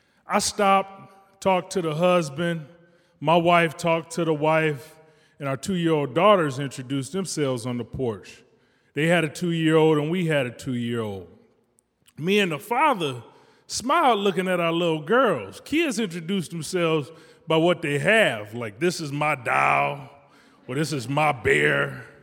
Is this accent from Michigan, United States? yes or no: yes; Detroit, Michigan, United States; I'm from Detroit, so I'm not clueless.